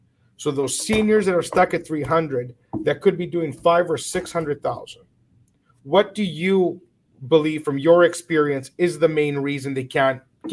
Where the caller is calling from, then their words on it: Toronto, Ontario, Canada; And I'm speaking from Toronto and you're in Vancouver.